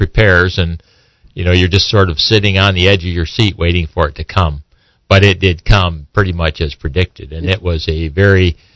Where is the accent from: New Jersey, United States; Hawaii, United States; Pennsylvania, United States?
Pennsylvania, United States; Philadelphia; Well, I come from a well-known city called Philadelphia.